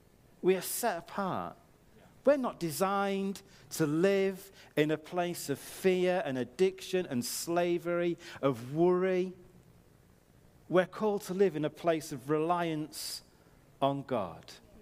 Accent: United Kingdom; because we're British

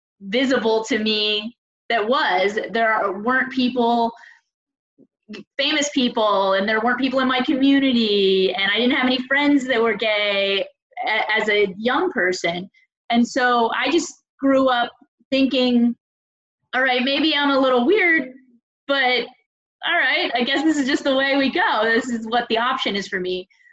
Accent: Tampa, Florida, United States; now in Massachusetts, United States; I moved up here, well, now almost 10 years ago with my now wife. And I grew up in Tampa, Florida.

